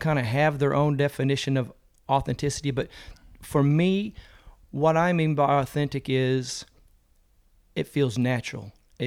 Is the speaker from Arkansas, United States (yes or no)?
yes; Arkansas, United States; accent: southern; also born or lived in San Diego; So I was raised in Arkansas, born in San Diego, but I was only there for, you know, till as a baby. But by the time I got to Arkansas, I got the southern twang.